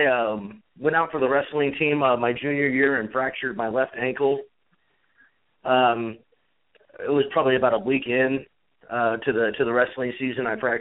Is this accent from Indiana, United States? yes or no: yes; Kokomo, Indiana, United States; I went to a local show in my hometown of Kokomo, Indiana